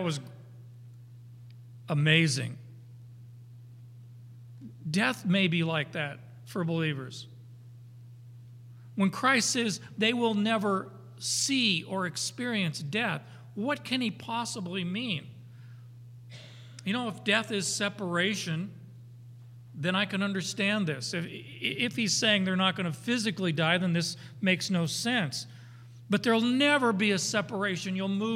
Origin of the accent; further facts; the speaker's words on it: Arizona, United States; I grew up in Arizona. We swam all the time.